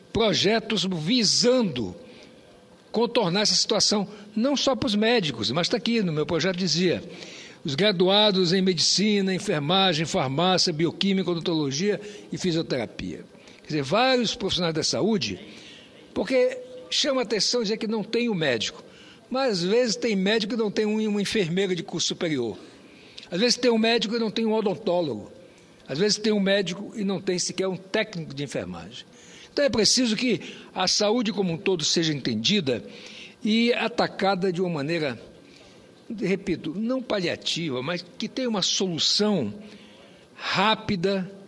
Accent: Roraima, Brazil; eu, que sou roraimense, portanto, filho lá do estado de Roraima, na época território, tinha o maior sonho de voltar para lá, como voltei.

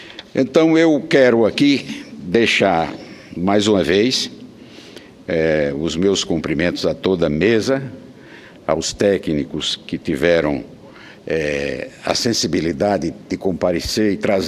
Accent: Northeast Region, Brazil; E como nordestino, eu sou sensível a tudo isso.

